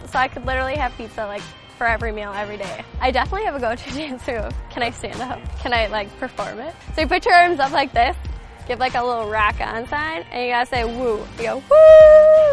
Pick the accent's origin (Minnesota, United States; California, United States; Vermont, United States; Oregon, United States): Minnesota, United States; Savage; This is my fifth year on the team, and I'm from Savage, Minnesota.